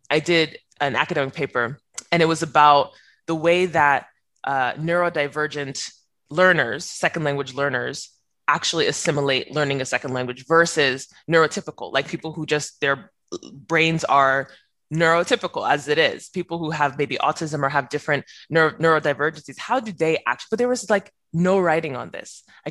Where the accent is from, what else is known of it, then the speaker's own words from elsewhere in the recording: United States; growing up in America, in a Nigerian American household is different than growing up in a Nigerian household